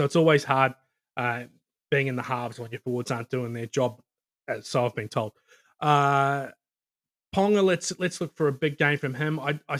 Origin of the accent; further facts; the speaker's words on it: Melbourne, Victoria, Australia; I was brought up in Melbourne.